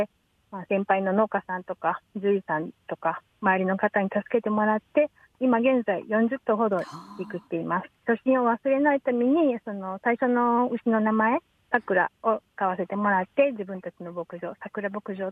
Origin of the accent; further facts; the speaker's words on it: Tsuyama, Okayama, Japan; also born or lived in Hokkaido; もともと私たちは北海道に住んでたんですけど、津山の私の実家に U ターンをして